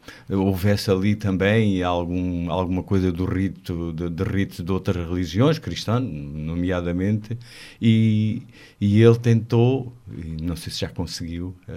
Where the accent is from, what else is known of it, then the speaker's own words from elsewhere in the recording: Alentejo, Portugal; somos portugueses de Gema, mas pronto, aqui neste caso, com a particularidade de ser alentejano, que é sempre uma carga forte que se traz em cima.